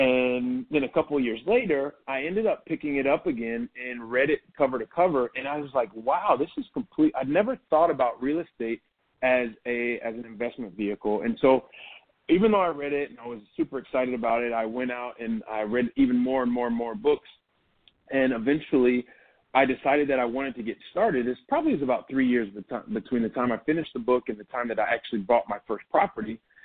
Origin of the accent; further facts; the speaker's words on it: Columbus, Ohio, United States; And I'll tell you what … … is just a guy from the Midwest of the United States. I'm originally from Columbus, Ohio.